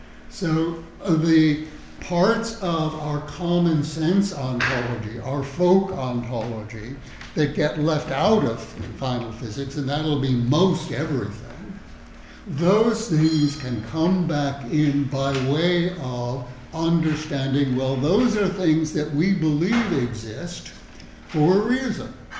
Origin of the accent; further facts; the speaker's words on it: United States; And I'm obviously an American, and in the United States we see all sorts of nice little illustrations